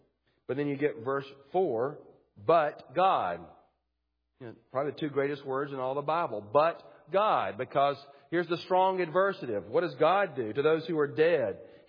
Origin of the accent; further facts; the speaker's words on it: the South, United States; accent: southern; They literally could not understand me with my southern accent. I had to repeat to them several times what my name was. They didn't understand through my thick accent.